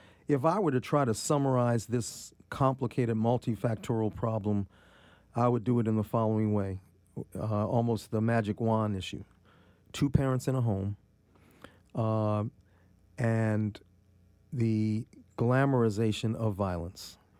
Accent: Washington, District of Columbia, United States; I was born in Freedman's Hospital, the same building where Howard's radio and television station are.

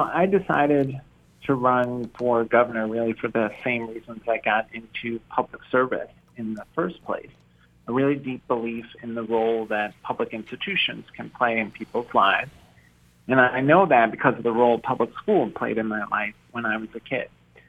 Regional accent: New York, United States; born there; now in Maryland, United States; You know, I was born in New York, and then after my parents passed away, I moved around all over, really, the country, and decided to settle in Maryland really because of my wife.

